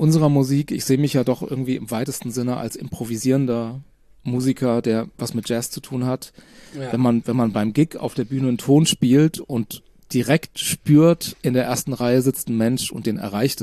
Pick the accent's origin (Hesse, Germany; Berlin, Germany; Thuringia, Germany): Hesse, Germany; Kronberg; ich bin in einem Haus aufgewachsen in Kronberg, was tatsächlich von einem Mitglied der Kronberger Malerkolonie gebaut worden ist.